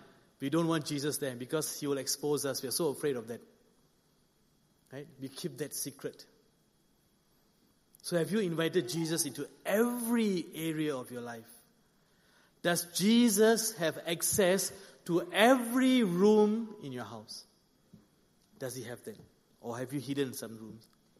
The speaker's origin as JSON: {"language": "English", "country": "India", "said": "If you ask me, because I'm Indian, you ask me, like, where's the best Indian restaurant, right?"}